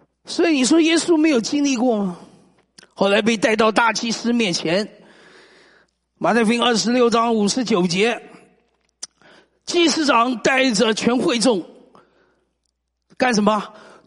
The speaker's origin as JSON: {"language": "Chinese", "country": "United States", "tie": "born or raised there", "said": "我接到美国我老家一个电话"}